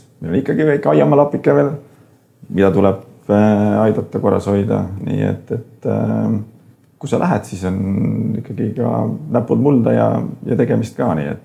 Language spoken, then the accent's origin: Estonian; Saare County, Estonia; ma võib-olla olen ainuke saarlane, kes ei oska ujuda korralikult.